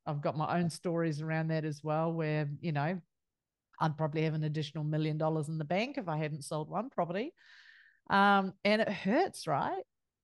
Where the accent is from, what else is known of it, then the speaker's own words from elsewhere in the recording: Wellington, New Zealand; now in Australia; I'm a Kiwi, love New Zealand. Love Australia, been living here for a long time, but very, very much in love with my home. And you're from, you migrated to my hometown, so you're from Wellington.